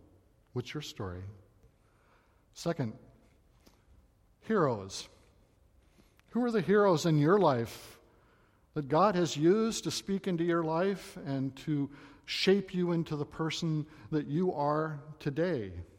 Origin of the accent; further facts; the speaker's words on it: Great Falls, Montana, United States; born there; Deaconess Hospital in Great Falls, Montana. I was born on Christmas Day.